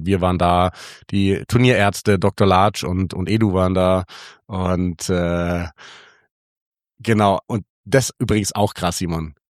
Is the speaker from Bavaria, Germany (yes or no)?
yes; Munich, Bavaria, Germany; wir sind Münchner und gehen jedes Jahr aufs Oktoberfest.